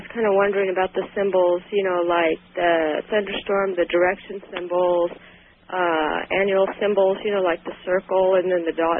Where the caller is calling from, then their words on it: Sacramento, California, United States; I'm from Sacramento.